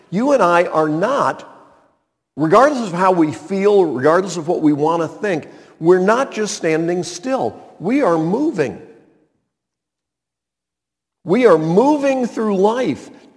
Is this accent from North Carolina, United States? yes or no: yes; North Carolina, United States; I grew up near the Continental Divide in Western Carolina.